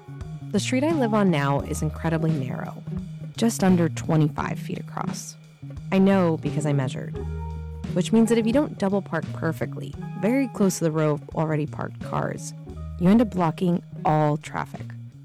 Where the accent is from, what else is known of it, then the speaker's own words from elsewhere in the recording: New York, United States; Growing up in New York, you sort of get used to the fact that for a few days every week, your street becomes total chaos.